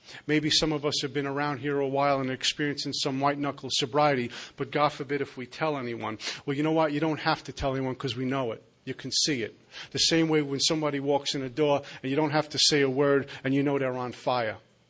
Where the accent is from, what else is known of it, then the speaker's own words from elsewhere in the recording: Brooklyn, New York, United States; I'm from Brooklyn. But, yeah, I did move out here about 6 months ago